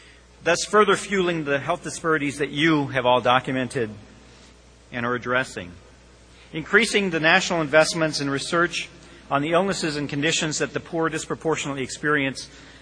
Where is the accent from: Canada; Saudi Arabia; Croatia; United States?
Canada; I'm not an African American. I'm Canadian.